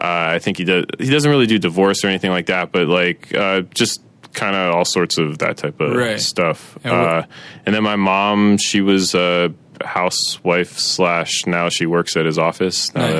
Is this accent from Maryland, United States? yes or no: yes; Silver Spring, Maryland, United States; I mean, I was born in Silver Spring or Kent Mill, like all around that area.